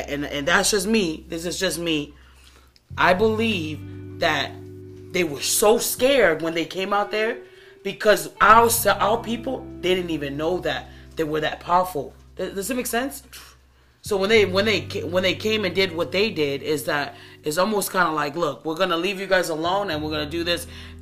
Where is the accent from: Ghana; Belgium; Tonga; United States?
Tonga; But the most important thing that I do know for myself is that I am from the Pacific Island.